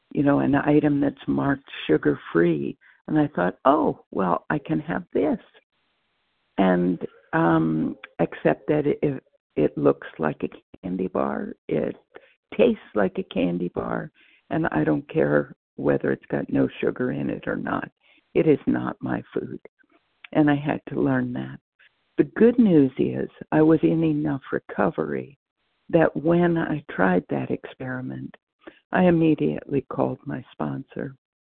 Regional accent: North Carolina, United States; now in Massachusetts, United States; I am officially from North Carolina, although I'm currently in Massachusetts.

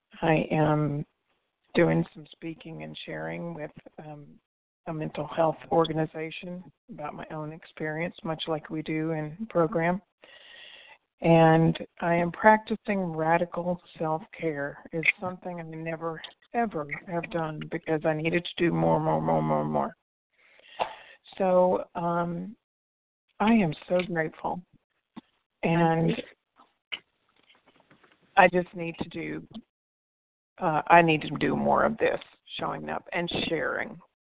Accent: Lexington, Kentucky, United States; I'm from Lexington, Kentucky. I live part-time in the East Bay in California, but part-time here as well, so I'm in Kentucky.

